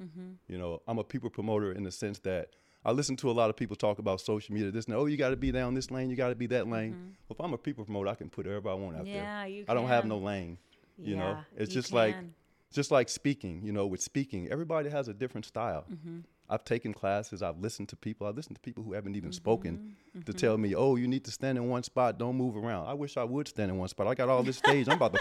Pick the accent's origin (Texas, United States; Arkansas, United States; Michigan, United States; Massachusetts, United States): Arkansas, United States; Brinkley; For me, growing up in Brinkley, Arkansas, I dreamed of playing professional sports.